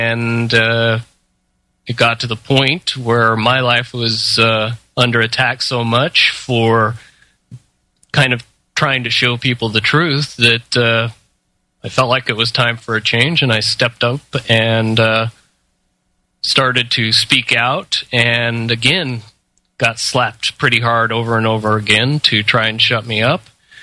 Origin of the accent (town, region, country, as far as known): Ogden, Utah, United States; born or raised there